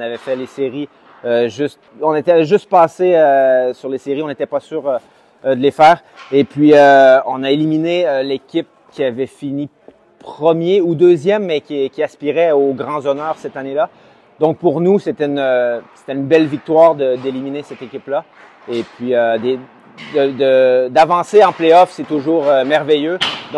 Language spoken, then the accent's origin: French; Canada; Moi, je suis, vous l'avez sûrement entendu avec dans mon accent, mais je suis canadien.